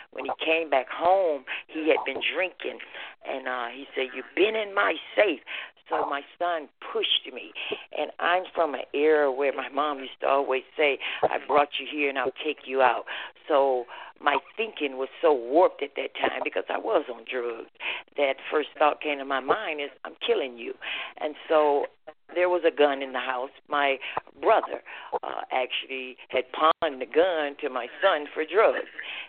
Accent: Lansing, Michigan, United States; I'm from Lansing, Michigan, under the leadership of Bishop Samuel Duncan, Lansing Church of God in Christ.

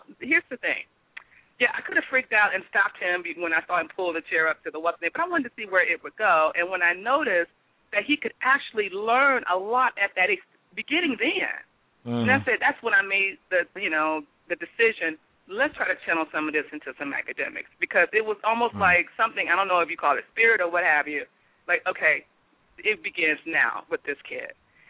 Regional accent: Detroit, Michigan, United States; Well, first of all, we are from Detroit, Michigan.

